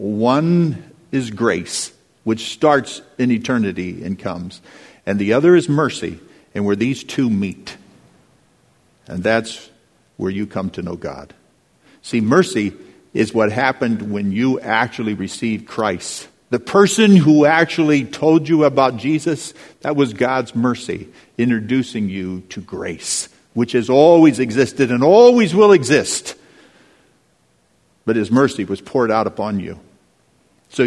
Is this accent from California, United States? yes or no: yes; California, United States; So I'm from the San Joaquin Valley in California. It's 200 miles wide, 450 miles long.